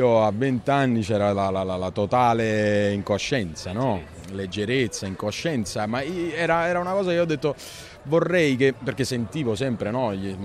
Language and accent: Italian; Naples, Campania, Italy; c'è Napoli ovunque. Io sono contentissimo, che sono innamorato della mia terra